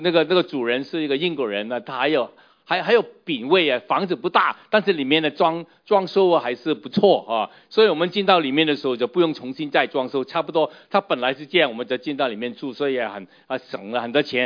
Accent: Hong Kong; now in Canada; 还记得过去那个小故事啊，就是我离开香港以前呢，然后想一下后来就到了那个加拿大的时候要买什么呢

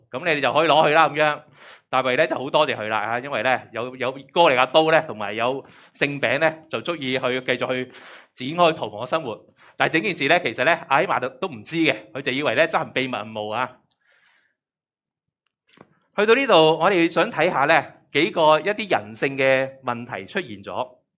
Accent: Hong Kong; 今天我们香港人都同样面对着生命的起起跌跌

